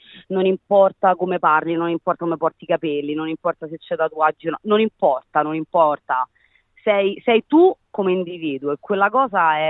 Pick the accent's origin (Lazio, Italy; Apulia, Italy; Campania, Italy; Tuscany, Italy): Lazio, Italy; Rome; siamo italiani, rimane dentro di noi, veniamo da Roma.